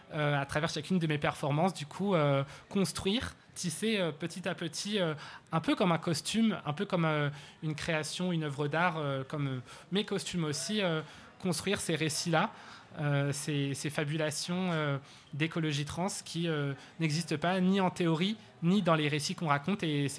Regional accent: Auvergne-Rhône-Alpes, France; moved away as an adult; un contact que moi j'ai eu en grandissant dans la Drôme jusqu'à mes 18 ans, je sais pas, 17 ans.

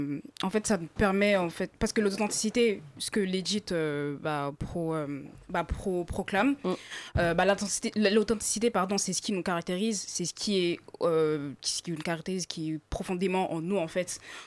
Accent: Mali; je suis pas à 100% sénégalaise parce que je suis malienne, j'ai grandi au Mali.

